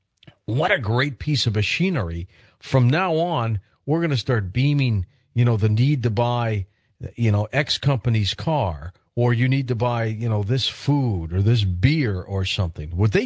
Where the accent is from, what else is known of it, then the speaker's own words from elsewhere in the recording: Detroit, Michigan, United States; I remember years ago, growing up in Detroit